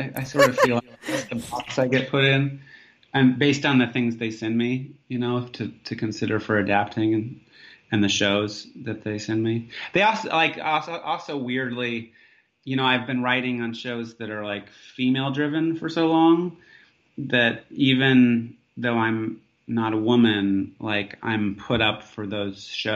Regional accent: Alaska, United States; I mean, I grew up in Alaska, and then I was a puppeteer through my 20s and kind of conned my way into Juilliard.

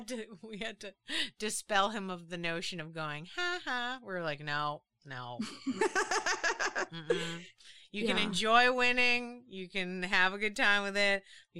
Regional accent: Boston, Massachusetts, United States; I'm from Boston. It's part of my blood.

